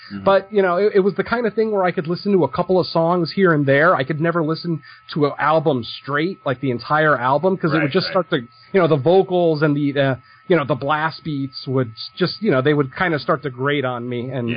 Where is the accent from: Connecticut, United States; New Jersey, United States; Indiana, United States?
Connecticut, United States; Waterbury; Well, born and raised in Waterbury, Connecticut.